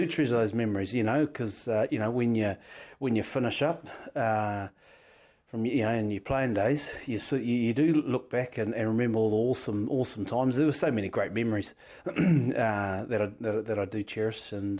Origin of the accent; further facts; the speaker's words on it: New Zealand; I'm a Kiwi. I'm from New Zealand and I love my country and this is me.